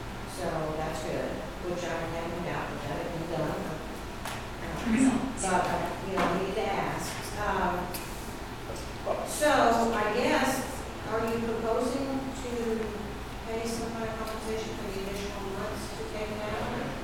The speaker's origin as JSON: {"language": "English", "town": "Tulsa", "region": "Oklahoma", "country": "United States", "said": "Well, actually, I'm from Tulsa"}